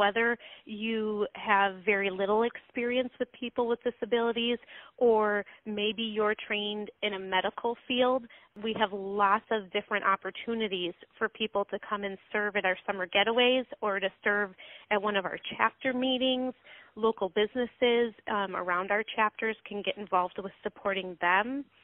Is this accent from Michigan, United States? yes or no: yes; Michigan, United States; And in Florida, it's 96 degrees at the end of May. I'm from Michigan. It's hot.